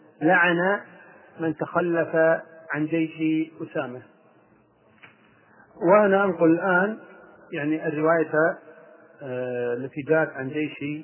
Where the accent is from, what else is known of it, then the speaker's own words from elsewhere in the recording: Kuwait; دكتور طبيب عندنا في الكويت